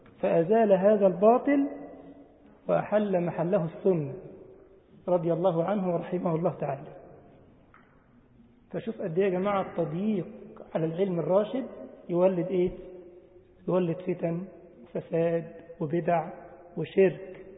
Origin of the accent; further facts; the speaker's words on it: Egypt; ليها قبر عندنا في مصر وضريح ومزار